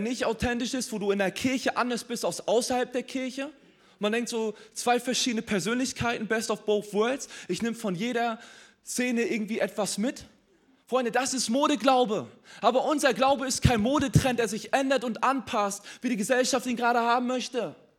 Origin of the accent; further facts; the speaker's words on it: Mecklenburg-Vorpommern, Germany; Ich bin in Mecklenburg-Vorpommern groß geworden. Und da gab es so eine Dorfkirche.